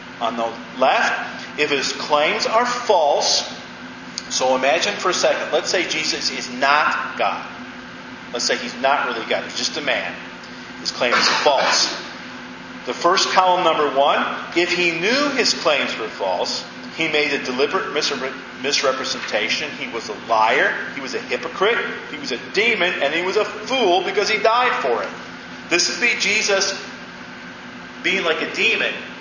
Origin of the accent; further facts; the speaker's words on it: Lakewood, Ohio, United States; When I was growing up in Lakewood, Ohio, there was a man that would run out into the playground who was insane.